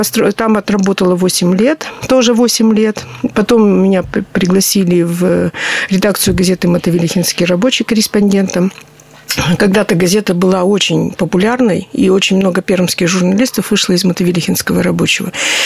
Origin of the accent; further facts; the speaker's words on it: Perm, Perm Krai, Russia; Родилась в Перми 25 января, в Татьянин день. Вот. Закончила школу 117, это на зеленом хозяйстве. Ну, пермики знают, улица Чкалова.